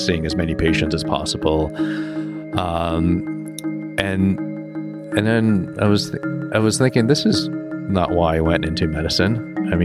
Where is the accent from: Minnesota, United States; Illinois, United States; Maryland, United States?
Illinois, United States; Chicago; also born or lived in Houston, United States; working in Newark, New Jersey, growing up in Chicago and Houston and doing part of my training in New York City